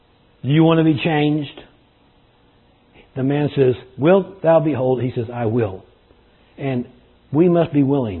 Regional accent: California, United States; When I grew up in California, we used to go to neighborhood swimming pools.

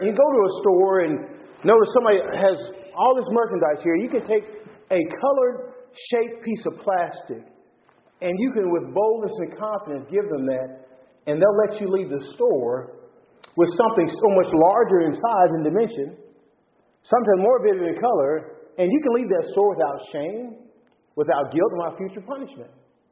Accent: Texas, United States; when I was a child growing up in Texas, I used to love to sometimes just lay in the grass at night and look at the stars

